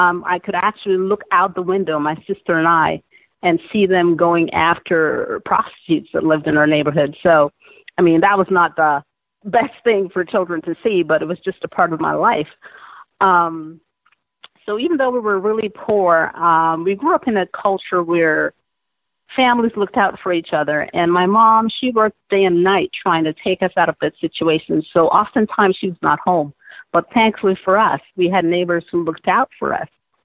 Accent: Montego Bay, Saint James, Jamaica; born there; Okay, so I was born in Montego Bay, Jamaica, which everyone knows is a third world country, a very poor country.

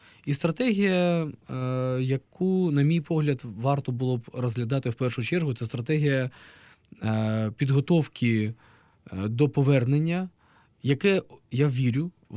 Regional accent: Crimea, Ukraine; можна порівнювати навіть з моїм рідним Кримом

